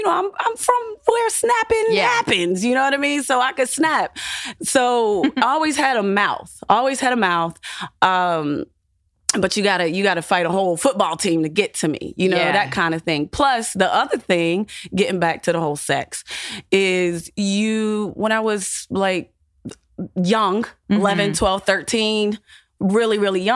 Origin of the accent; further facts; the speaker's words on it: Clairton, Pennsylvania, United States; I'm from Pittsburgh, Mon Valley area. Yes. Mm-hmm. 30 miles south in the Mon Valley area, this small little place called Clairton. And it's a tiny little town with not a lot to do.